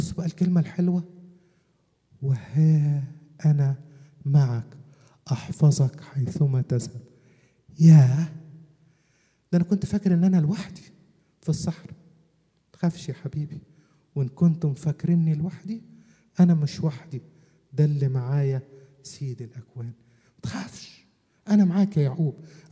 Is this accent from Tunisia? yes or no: no; Upper Egypt, Egypt; وش عندنا في الصعيد بيقولوا فجر، واحدة فجرية، فقرية، معلش أنا صعيدي